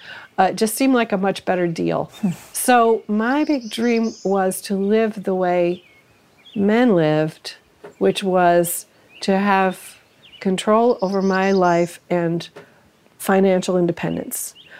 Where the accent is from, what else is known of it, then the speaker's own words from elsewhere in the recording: Kentucky, United States; accent: Kentucky; I was shocked that my accent, my Kentucky accent, my Kentucky origins, just knowing that I was from Kentucky made people laugh